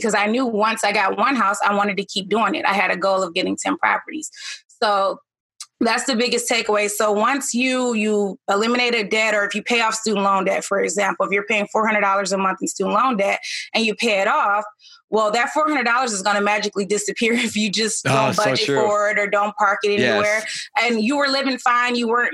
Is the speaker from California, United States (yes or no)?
no; Detroit, Michigan, United States; You know, I grew up in Detroit, and honestly, I grew up in a really bad neighborhood